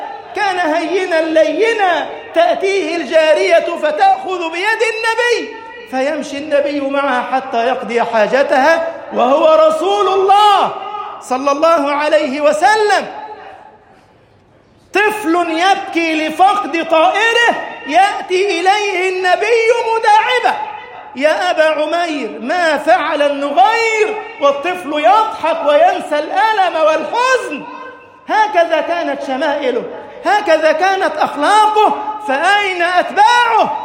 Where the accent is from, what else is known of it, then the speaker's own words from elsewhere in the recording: Egypt; اللهم اجعل بلدنا مصر أمنا أمانا